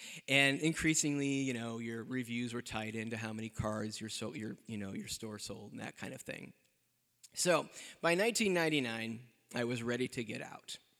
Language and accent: English; Decatur, United States; I even came back for a time to the Blockbuster of my hometown of Decatur.